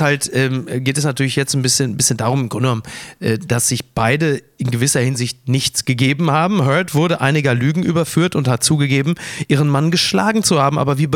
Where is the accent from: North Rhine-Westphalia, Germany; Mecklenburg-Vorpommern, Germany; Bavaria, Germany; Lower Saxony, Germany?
North Rhine-Westphalia, Germany; Castrop-Rauxel; ich komme aus Castrop-Rauxel